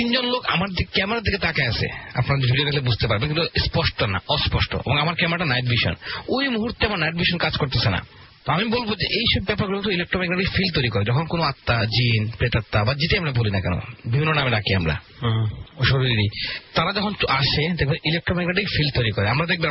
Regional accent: Sunamganj, Sylhet Division, Bangladesh; now in Dhaka, Bangladesh; আমাদের সুনামগঞ্জের ঘটনা, আমাদের বেশিরভাগ সময় সুনামগঞ্জে কাছে, আমি একজন গ্রামের ছেলে, মাটির মানে মাটি থেকে উঠে আসছি। তো 2003-2004 ঢাকায় আসছি আমি, তারা গ্রামে ছিলাম।

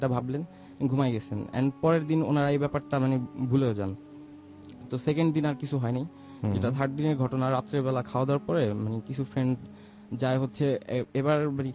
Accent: Dhaka, Dhaka Division, Bangladesh; From Moghbazar.

